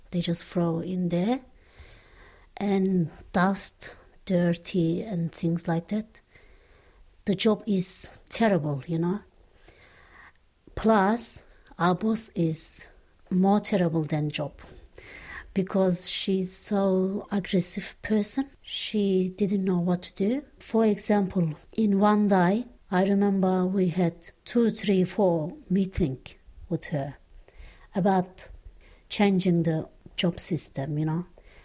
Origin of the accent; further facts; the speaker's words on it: Turkey; now in Australia; I have been living in Australia for about 20 years. And I come from Turkey.